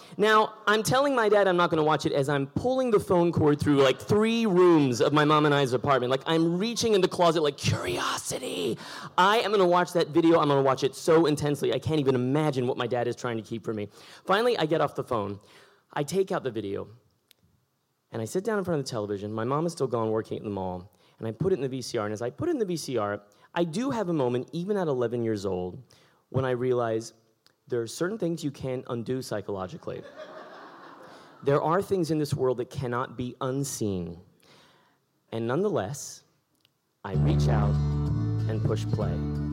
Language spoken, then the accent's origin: English; San Antonio, Texas, United States; as a little white boy growing up in San Antonio, Texas in the early 80s, right?